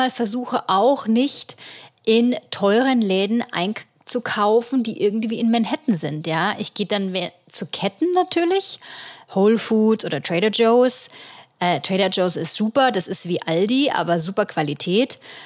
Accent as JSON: {"language": "German", "town": "Bamberg", "region": "Bavaria", "country": "Germany", "said": "Das ist 4-mal Bamberg, wo ich herkomme."}